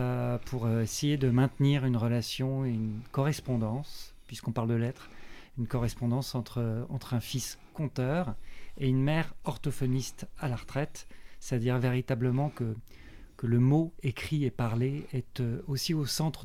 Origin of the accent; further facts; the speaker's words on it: Mulhouse, Grand Est, France; also born or lived in Strasbourg; Je viens de Strasbourg, je suis originaire de Mulhouse, ce qu'on apprendra un petit peu dans le spectacle. Voilà, c'est la petite ville industrielle suisse au départ, qui est au sud de l'Alsace, donc dans le Haut-Rhin